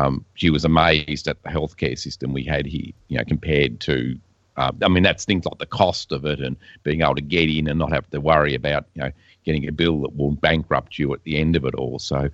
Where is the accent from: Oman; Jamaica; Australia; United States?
Australia; That I'm concerned about as an Australian watching it all from afar is that, healthcare in particular and things like that, which here in Australia we basically take for granted.